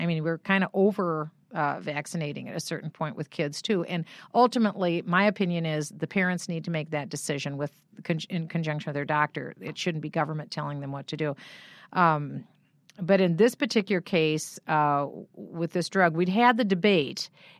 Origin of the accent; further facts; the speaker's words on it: Iowa, United States; I was born in Iowa and I was from Iowa.